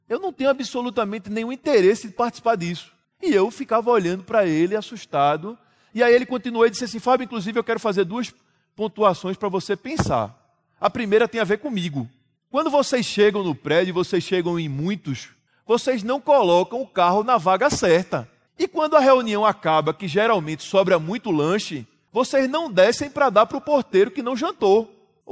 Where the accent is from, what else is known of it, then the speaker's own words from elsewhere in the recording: Recife, Pernambuco, Brazil; eu sou de Recife